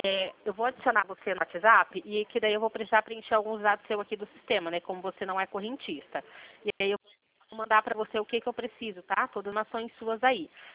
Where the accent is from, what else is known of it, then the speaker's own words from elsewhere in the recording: Limeira, São Paulo, Brazil; Eu sou daqui da cidade de Limeira